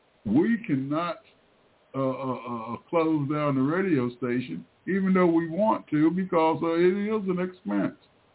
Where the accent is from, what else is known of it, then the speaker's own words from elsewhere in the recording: Delaware, United States; But I'm from Delaware, and I'm from that rural area. I know all about Sussex County, Delaware, and it's worse today than it was when I was a kid.